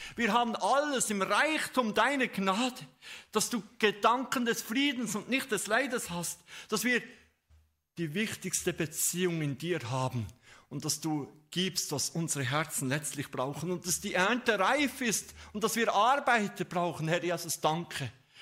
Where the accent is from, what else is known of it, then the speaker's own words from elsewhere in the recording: Switzerland; Ich bin ja Schweizer, gell?